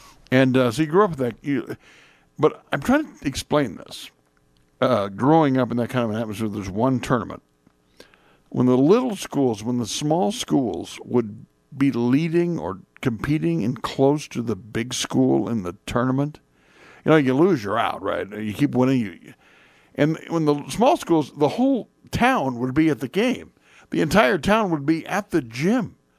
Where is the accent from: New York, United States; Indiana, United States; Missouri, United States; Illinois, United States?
Indiana, United States; I'm from Indiana, where basketball was very big.